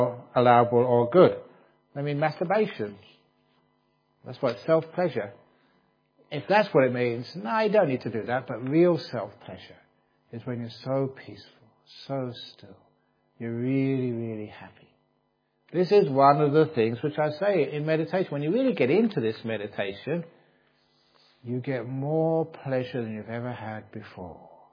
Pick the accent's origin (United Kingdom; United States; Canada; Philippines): United Kingdom; England; born there; Remember, I was born in England, and this was a monastery in the north of Thailand